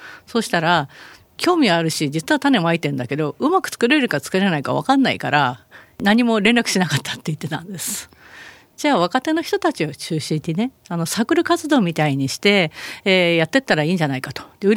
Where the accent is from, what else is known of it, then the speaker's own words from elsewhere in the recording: Saitama, Japan; たまたまその数年前に地元の埼玉市に